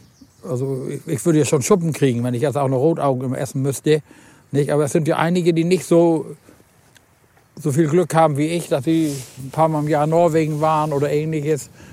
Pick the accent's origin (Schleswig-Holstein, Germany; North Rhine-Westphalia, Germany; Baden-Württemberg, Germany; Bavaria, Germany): Schleswig-Holstein, Germany; Husum; ich bin ja in Husum groß geworden